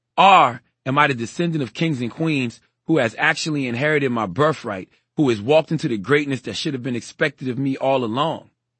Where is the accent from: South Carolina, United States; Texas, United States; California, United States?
South Carolina, United States; I probably felt that connection strongly because I grew up in the Low Country. That's an area spanning the Carolinas